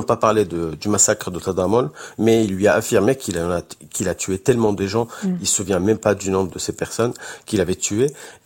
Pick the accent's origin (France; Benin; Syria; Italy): Syria; Aleppo, Aleppo Governorate; moi, par exemple, je viens d'Alep.